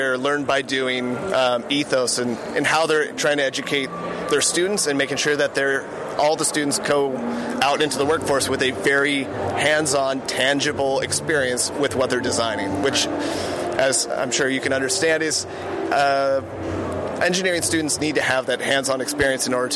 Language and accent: English; Auburn, California, United States; I grew up in the foothills of California, so Auburn area.